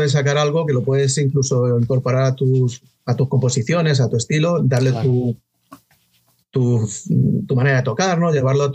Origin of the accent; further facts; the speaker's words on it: Madrid, Community of Madrid, Spain; Soy de aquí, de Madrid. Mis padres no son de Madrid, eran inmigrantes aquí a Madrid, y yo sí que nací aquí y aquí sigo.